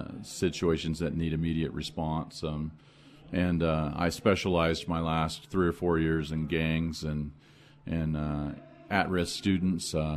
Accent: California, United States; Yes, I grew up in Southern California.

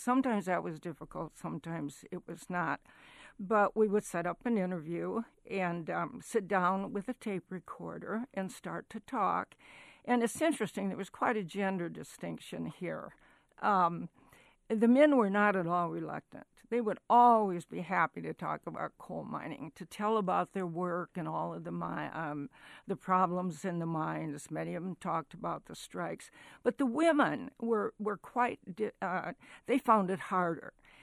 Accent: South Dakota, United States; Growing up in South Dakota, where the land was so flat

